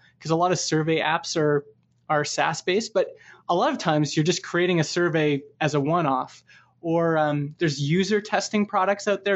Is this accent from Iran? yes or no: no; Canada; So, you know, I'm from Canada.